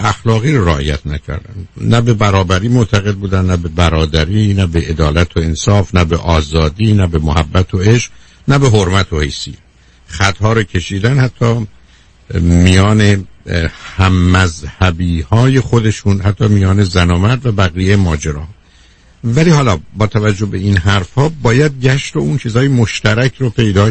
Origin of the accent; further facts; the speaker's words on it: Iran; ما ایرانی هستیم